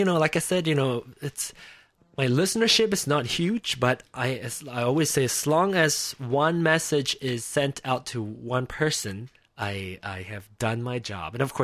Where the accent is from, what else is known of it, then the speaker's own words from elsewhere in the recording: Malaysia; I always say that I'm from Malaysia. I'm a Malaysian, but I'm Chinese.